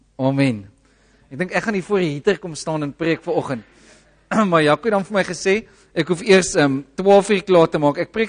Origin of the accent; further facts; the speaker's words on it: Caledon, Western Cape, South Africa; en ek kom van Caledon af.